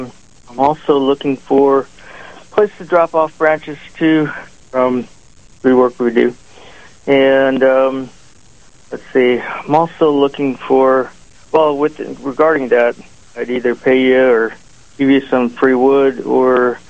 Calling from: Wyoming, United States; Calling from Wyoming.

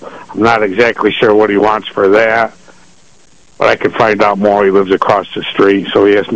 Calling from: West New York, New Jersey, United States; West New York.

